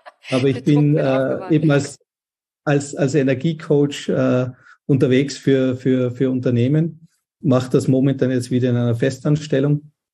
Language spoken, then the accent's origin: German; Austria; now in Switzerland; Also als Österreicher, der nicht in Österreich lebt, natürlich ein Wiener Schnitzel. Und das ist in der Schweiz sehr schwierig zu bekommen.